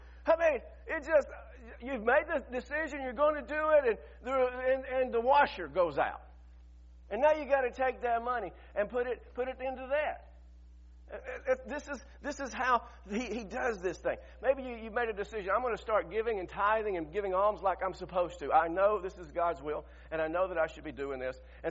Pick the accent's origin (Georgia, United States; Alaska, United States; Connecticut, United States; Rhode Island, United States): Georgia, United States; Griffin; When I was a boy growing up in Griffin, Georgia, we lived off on 155, had a farm and we raised cows and stuff.